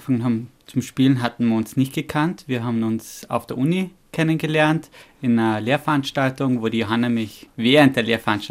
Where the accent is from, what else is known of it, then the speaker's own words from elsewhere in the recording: Vorarlberg, Austria; Ich spiele Akkordeon und komme ursprünglich aus Vorarlberg.